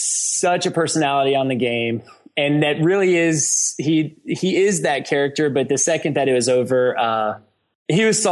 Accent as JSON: {"language": "English", "region": "Ohio", "country": "United States", "tie": "born or raised there", "said": "we're from just a small town outside of Cincinnati that, is a unique area."}